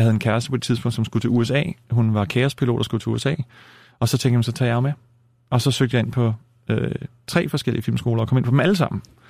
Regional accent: Copenhagen, Capital Region of Denmark, Denmark; jeg er født og opvokset i København, og gik i skole i København og på gymnasiet i København, og så senere tog jeg et kortvarigt toårigt ophold på kostskole i Wales, og kom tilbage

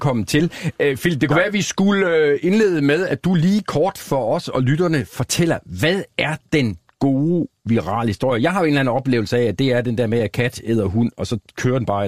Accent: Aarhus, Central Denmark Region, Denmark; til fortællingen om Aarhus og storhedsvanvid. Altså den her oplevelse af, at vi er i Aarhus verdens mindste store

